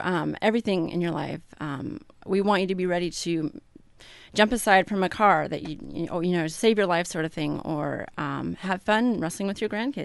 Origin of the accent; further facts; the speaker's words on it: Coos Bay, Oregon, United States; I grew up in Coos Bay, Oregon, and I just love the coast and have lived in Oregon my whole life, several different cities for different colleges and what have you